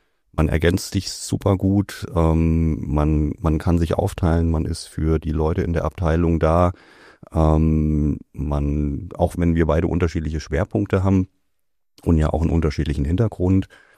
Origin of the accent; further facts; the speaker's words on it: Rhineland-Palatinate, Germany; Ja, als Pfälzer muss ich ja mittlerweile eigentlich Leberwurst sagen, ja.